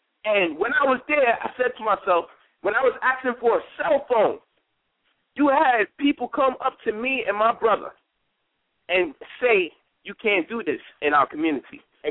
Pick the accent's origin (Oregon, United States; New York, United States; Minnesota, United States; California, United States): New York, United States; But you see, I'm from New York, from La Hood.